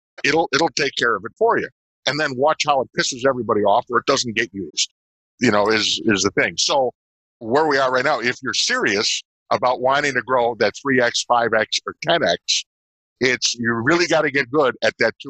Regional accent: Chicago, Illinois, United States; And another thing, I'm from Chicago.

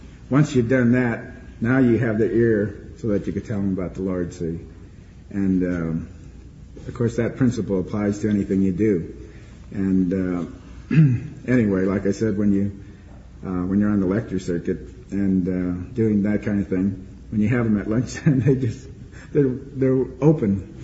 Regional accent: Visalia, California, United States; my background is that I was raised in Visalia, and I went to high school there.

